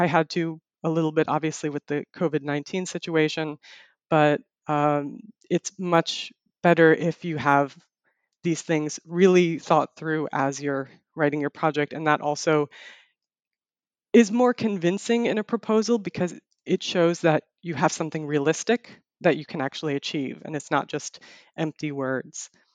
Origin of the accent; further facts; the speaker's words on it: United States; So my main challenge was that I was based in the United States. That's my home country.